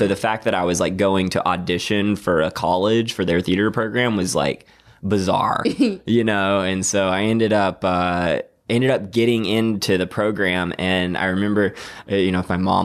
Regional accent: Waynesboro, Georgia, United States; Yeah, Waynesboro, right. Georgia.

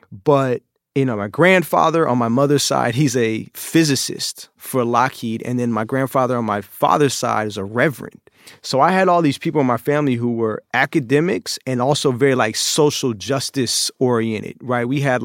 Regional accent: Oakland, California, United States; And so I think kind of some of the chaos in my early life growing up in Oakland.

